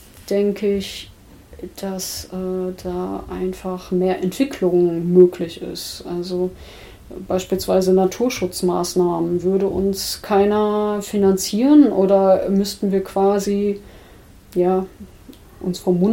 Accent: Kaufungen, Hesse, Germany; Also wenn ich das hier so für meinen Heimatort sozusagen mir anschaue, könnte Kaufung sich mit seiner landwirtschaftlichen Fläche nur zu einem Drittel selbst versorgen.

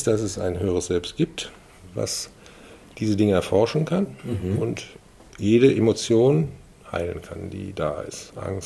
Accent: Remscheid, North Rhine-Westphalia, Germany; born there; Ich bin hier in Remscheid geboren, bin dann mit Abitur nach Aachen gegangen, habe dort studiert, Bauingenieurwesen.

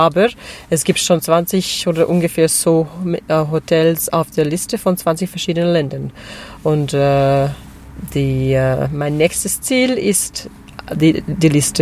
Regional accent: Switzerland; ich komme aus der Schweiz.

